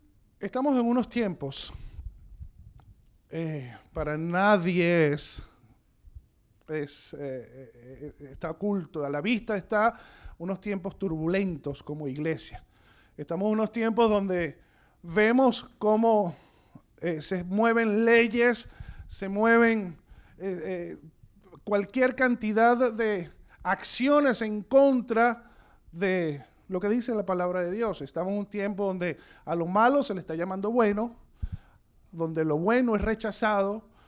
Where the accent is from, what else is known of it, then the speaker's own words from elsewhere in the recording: Venezuela; moved away; mi esposo y yo somos de Venezuela, tenemos aquí desde el 2004.